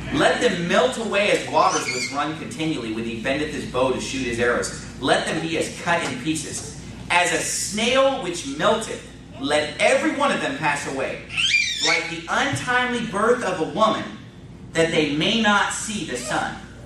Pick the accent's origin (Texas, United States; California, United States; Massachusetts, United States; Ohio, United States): California, United States; Sacramento; I grew up in Sacramento, California.